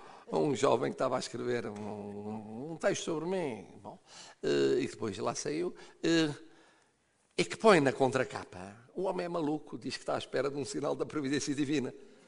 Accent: Portugal; quando me perguntam o que é, eu digo, católico. Só depois de católica é que sou português

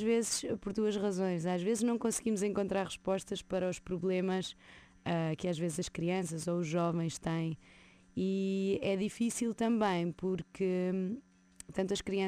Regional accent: Coruche, Santarém, Portugal; now in Lisbon, Portugal; Sim, é o lugar onde cresci, apesar de ter nascido em Santarém, Coruche é o lugar onde vivi a minha infância e vivi grande parte da minha vida até vir para Lisboa.

